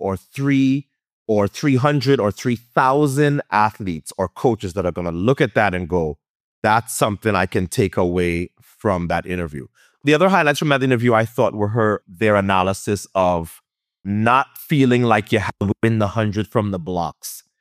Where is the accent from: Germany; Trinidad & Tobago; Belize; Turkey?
Trinidad & Tobago; now in Queens, United States; I was born the same year as hip hop, 73. I moved from Trinidad to Queens, New York.